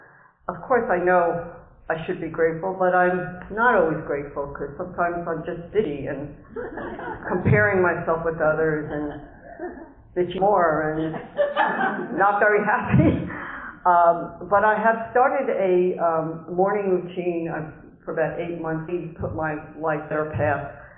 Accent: New York, United States; I'm from Westchester County, New York.

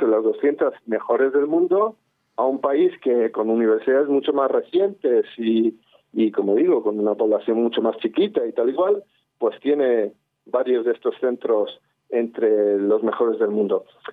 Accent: Region of Murcia, Spain; pues yo soy de Murcia, no soy israelí

